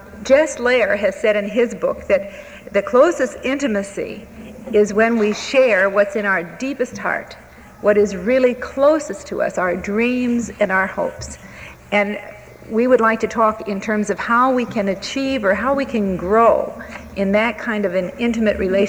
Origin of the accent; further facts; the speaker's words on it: New Jersey, United States; now in Minneapolis, United States; And my home is in New Jersey originally, and I laugh as people talk about now we come from Minneapolis.